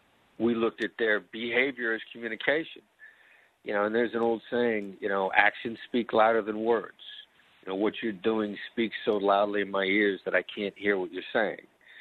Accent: Mount Pleasant, Iowa, United States; Well, I learned a lot growing up in Mount Pleasant. I can tell you that. I learned an awful lot from my Iowa upbringing.

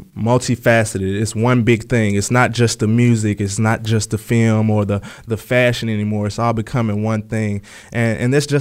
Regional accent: Memphis, Tennessee, United States; When I say I'm from Memphis, I automatically get respect.

